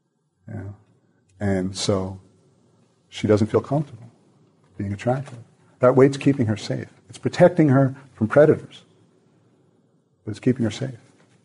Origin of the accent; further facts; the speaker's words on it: United States; So maybe it's because I'm American. I don't know.